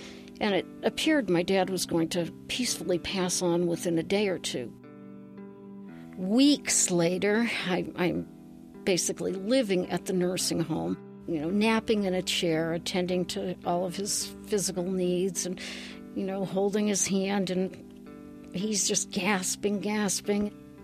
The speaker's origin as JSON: {"language": "English", "town": "Worcester", "region": "Massachusetts", "country": "United States", "said": "I am originally from Worcester, Massachusetts."}